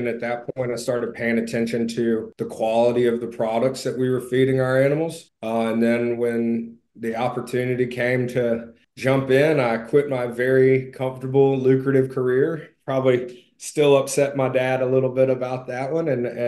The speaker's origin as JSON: {"language": "English", "town": "Birmingham", "region": "Alabama", "country": "United States", "said": "I'm from Birmingham, Alabama"}